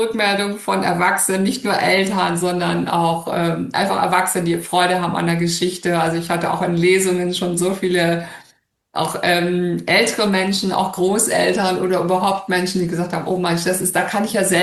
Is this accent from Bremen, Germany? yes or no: yes; Bremen, Germany; also born or lived in Munich; ich bin Bremerin und habe einige Zeit, habe 10 Jahre in München gelebt